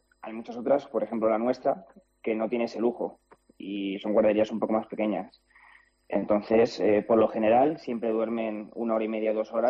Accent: Móstoles, Community of Madrid, Spain; now in Oslo, Norway; Yo soy de Madrid.

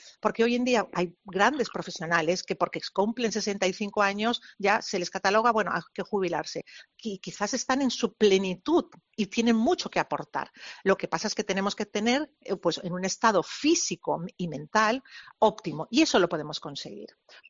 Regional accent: Balearic Islands, Spain; now in Olot, Spain; yo soy mallorquina. He vivido casi toda mi vida en Mallorca, pero actualmente estoy viviendo en Olot.

